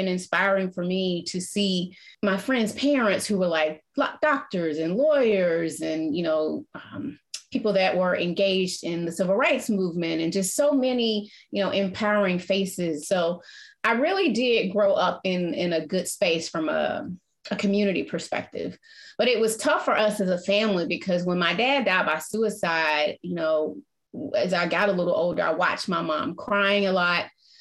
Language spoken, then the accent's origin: English; Atlanta, Georgia, United States; You know, growing up in Atlanta was a special place, Kelly. You know, we came from humble beginnings